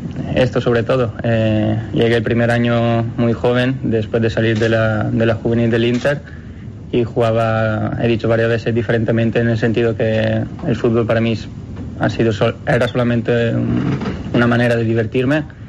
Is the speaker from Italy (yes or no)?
yes; Italy; Spanish is a second language; Yo soy italiano